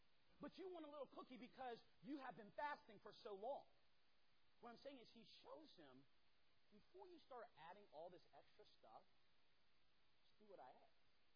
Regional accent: the South, United States; Now, I am from the South, obviously, so therefore, I love sweet tea.

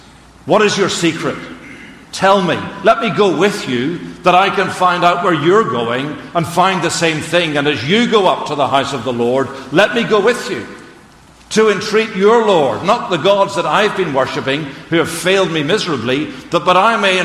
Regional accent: Northern Ireland, United Kingdom; When we were growing up in Ireland, in the midst of the troubles

